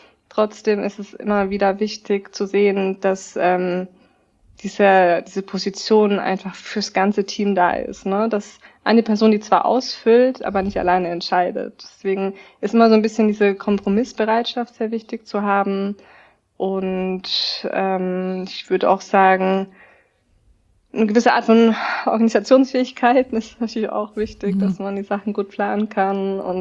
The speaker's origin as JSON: {"language": "German", "region": "Bavaria", "country": "Germany", "tie": "born or raised there", "also_born_or_lived": "Latin America", "said": "wir sitzen wunderschön Franken in Volkachen und Würzburg, und das ist meine Heimat. Ich war jahrelang unterwegs, ich war viel im Ausland auch, längere Zeit in Lateinamerika gelebt und bringe Sprachkenntnisse mit."}